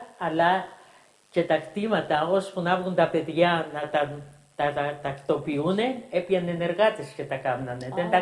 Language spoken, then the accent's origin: Greek; Monolithos, South Aegean, Greece; born there; Στη Μονόλιθο της Ρόδου.